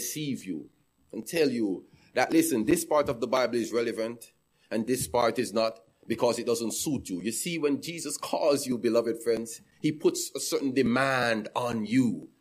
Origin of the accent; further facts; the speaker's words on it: Jamaica; You see, I grew up in Jamaica. I'm from Jamaica. I'm a citizen of Jamaica.